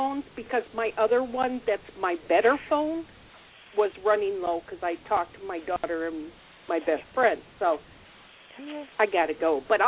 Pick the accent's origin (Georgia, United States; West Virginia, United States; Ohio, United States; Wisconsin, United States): Wisconsin, United States; I'm from Wisconsin originally. It's such a bummer to wake up in the morning and it's freaking dark out still.